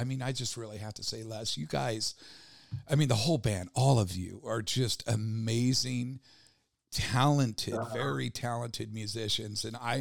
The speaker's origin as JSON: {"language": "English", "town": "Sacramento", "region": "California", "country": "United States", "tie": "born or raised there", "said": "Valley in Sacramento, and you were naming off all these places. I'm like, oh my goodness, this is my hometown area."}